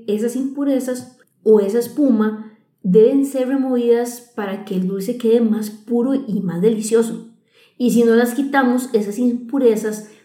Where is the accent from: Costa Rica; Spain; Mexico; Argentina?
Costa Rica; Mil y yo somos de Costa Rica.